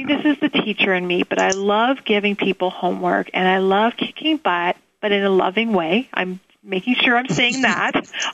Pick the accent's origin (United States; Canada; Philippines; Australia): Canada; being a Canadian